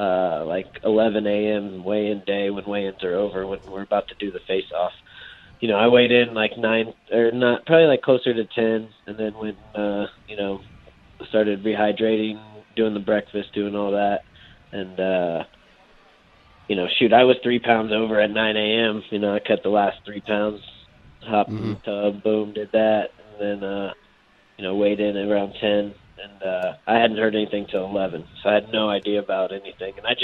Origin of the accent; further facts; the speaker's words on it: Indiana, United States; moved away; I guess I'm originally from Indiana, so I know a little bit. I've been out here in Arizona like 6-7 years